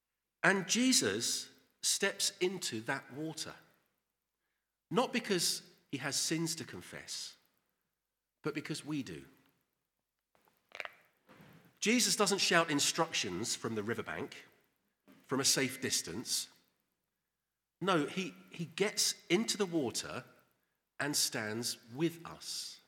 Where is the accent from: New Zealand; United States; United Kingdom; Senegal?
United Kingdom; Maybe it's because I'm British, I don't know.